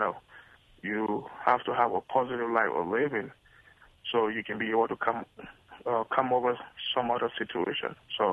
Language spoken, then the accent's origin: English; Zwedru, Grand Gedeh, Liberia; Oh, I'm from the southeastern region, Zwedru. I'm from the Crown ethnic group.